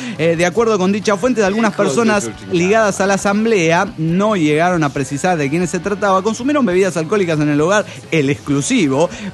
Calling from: Cochabamba, Bolivia; de Cochabamba, Bolivia.

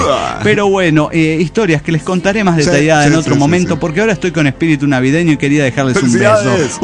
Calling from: Mexico City, Mexico; de Ciudad de México.

